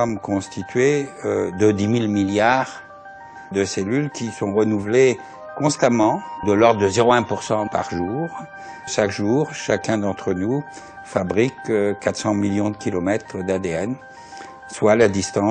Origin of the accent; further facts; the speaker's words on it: Hauts-de-France, France; born there; Je suis né en Picardie, dans la Somme.